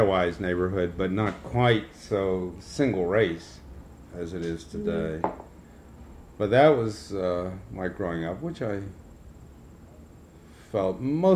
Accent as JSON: {"language": "English", "town": "Philadelphia", "region": "Pennsylvania", "country": "United States", "tie": "born there", "said": "I was born in Philadelphia."}